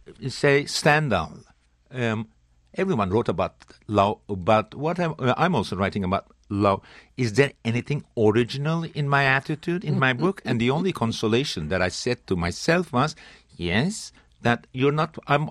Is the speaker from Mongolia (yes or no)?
no; Turkey; I come from Turkey, where was a country which was never colonized.